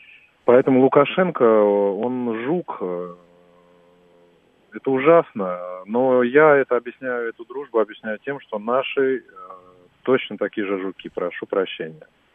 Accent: Moscow, Russia; Я москвич.

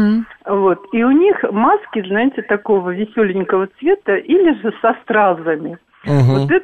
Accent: Moscow Oblast, Russia; я из Подмосковья.

